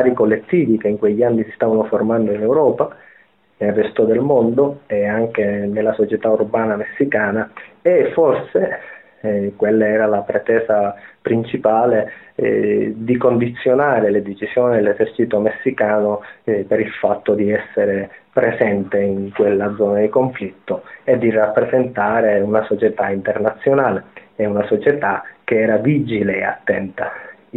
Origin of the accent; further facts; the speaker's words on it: Sicily, Italy; accent: Sicilian; Ovviamente l'accento non si nasconde la mia origine demografica, sono siciliano, sono un isolano, un ragazzo negli anni 90 viveva nell'entroterra siciliano